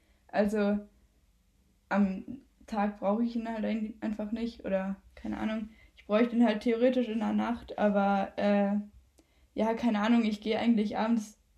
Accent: Nörten-Hardenberg, Lower Saxony, Germany; Vorher war ich bei uns in Nörten halt auf einer Gesamtschule.

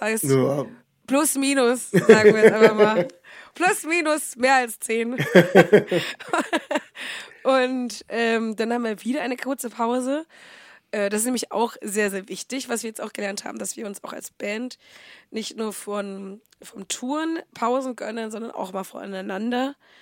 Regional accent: Bavaria, Germany; da wo ich eigentlich herkomme. Also es ist irgendwo bei Oberfranken, kleines Dorf. Also Dorf nicht, kleine Stadt

